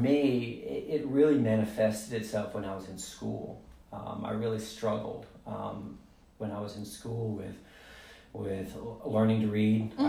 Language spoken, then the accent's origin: English; Palatka, Florida, United States; So I grew up in Palatka up until I went to high school.